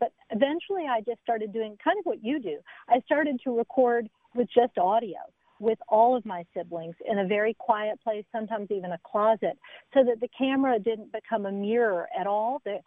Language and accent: English; Memphis, Tennessee, United States; when I say we, I mean … we grew up in Memphis.